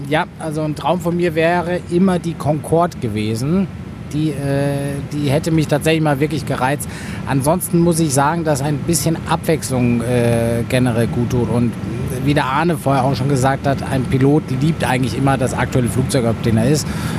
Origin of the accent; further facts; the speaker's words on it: Bavaria, Germany; born there; Ja, ich bin gebürtiger Bayer, deswegen bin ich ein bisschen parteiisch in dieser Frage.